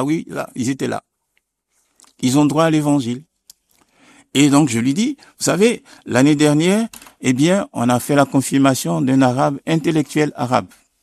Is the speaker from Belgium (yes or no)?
no; Côte d’Ivoire; now in Switzerland; Alors moi, je suis originaire de la Côte d'Ivoire. Je sais que j'ai exercé comme prêtre en Afrique.